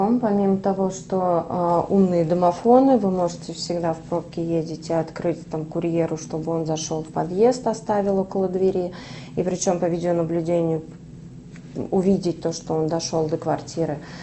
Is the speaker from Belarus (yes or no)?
no; Vladimir, Vladimir Oblast, Russia; Я из Владимира. Я в Владимире в агентстве проработала 12 лет.